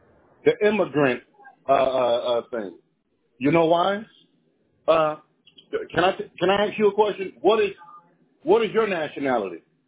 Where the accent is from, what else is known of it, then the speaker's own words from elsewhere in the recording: United States; I'm not independent of none. I am an American.